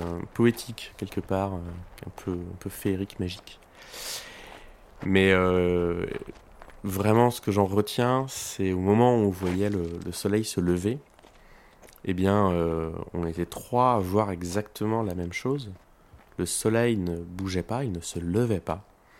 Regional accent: Brest, Brittany, France; Et je viens de Brest, j'y ai grandi, voilà.

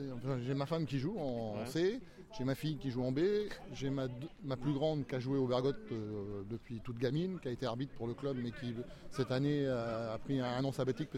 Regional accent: Orléans, Centre-Val de Loire, France; moi je suis natif d'Orléans, donc j'ai fait jusqu'à 16-17 ans, j'étais à Orléans

